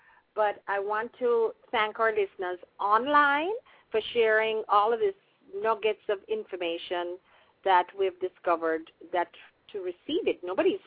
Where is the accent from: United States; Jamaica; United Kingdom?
Jamaica; the whole purpose of Backyard Labrish is reminisce about growing up in Jamaica in the 30s, 40s, 50s, whatever, to leave a footprint for our grandchildren